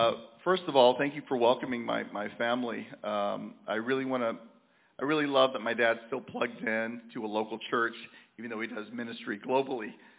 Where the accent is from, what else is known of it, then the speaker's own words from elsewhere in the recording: Alabama, United States; Even though we're from the South, they're from Colman County. I grew up outside of Colman County. So coming back to Alabama was always kind of an odd thing